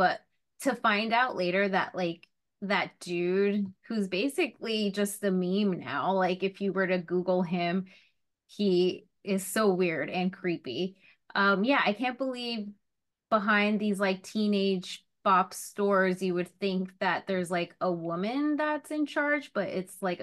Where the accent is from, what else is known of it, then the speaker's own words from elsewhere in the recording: New Jersey, United States; I was a mall girl because I'm from Northern New Jersey.